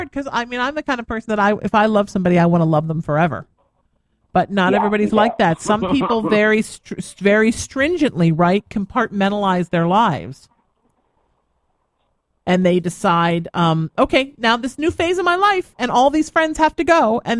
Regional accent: Ireland; let me just say, I am Irish and I'm an Aries.

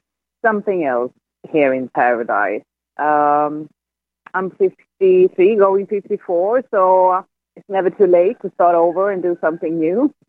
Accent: Sweden; moved away as an adult; now in Indonesia; I'm originally from Sweden, but I moved to Bali 14 years ago to avoid the rat race

